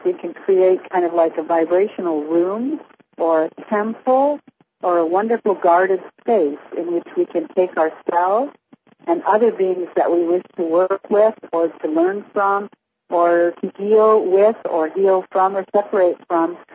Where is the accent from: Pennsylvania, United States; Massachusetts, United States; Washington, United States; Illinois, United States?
Washington, United States; And I'm from Washington State, where Bob and I live in a very, very rainy area.